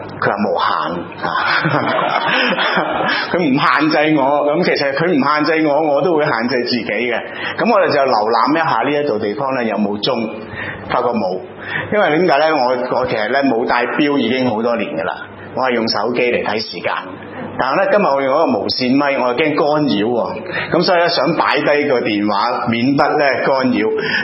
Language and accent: Cantonese; Hong Kong; 我哋香港人如果冇重病嘅话，应该可以去到83岁，男人 咁我係計個數呢，我今年55歲啦